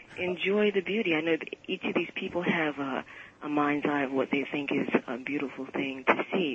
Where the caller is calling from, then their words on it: Brooklyn, New York, United States; From Brooklyn.